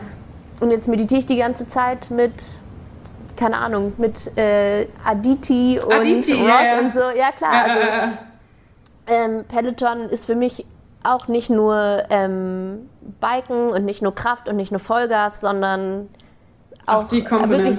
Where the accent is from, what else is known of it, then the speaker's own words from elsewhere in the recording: Hamburg, Germany; also ich komme aus Hamburg ursprünglich